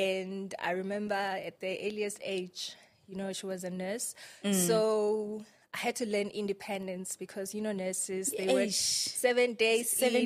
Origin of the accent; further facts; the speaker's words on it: Limpopo, South Africa; Okay. So I was born in Venda. Raised there, so I grew up there up until matric. I'm the only child.